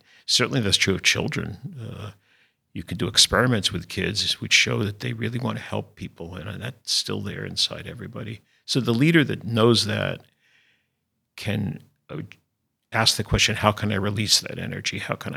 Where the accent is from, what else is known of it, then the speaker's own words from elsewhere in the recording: United States; That's how I feel as an American.